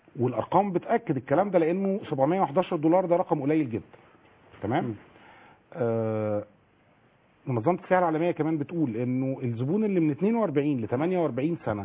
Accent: Egypt; احنا كمصريين

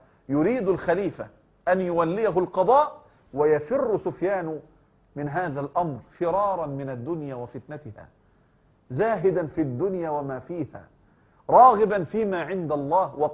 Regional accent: Egypt; يعني بما يعرف الآن عندنا في مصر جلبية

